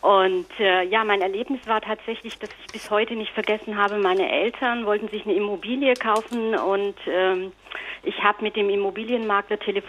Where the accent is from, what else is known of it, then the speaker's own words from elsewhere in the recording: Baden-Württemberg, Germany; als ich klein war und ich bin im Schwäbischen groß geworden